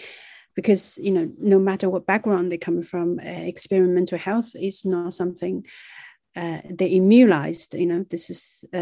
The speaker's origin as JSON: {"language": "English", "country": "China", "tie": "born or raised there", "said": "So I grew up in China"}